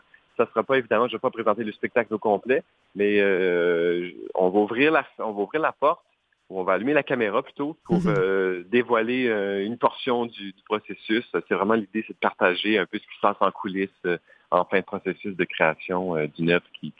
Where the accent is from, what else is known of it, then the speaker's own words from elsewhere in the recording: Saskatoon, Saskatchewan, Canada; dans le théâtre communautaire de la ville où j'ai grandi, en Saskatchewan, à Saskatoon, le théâtre communautaire La Troupe du Jour.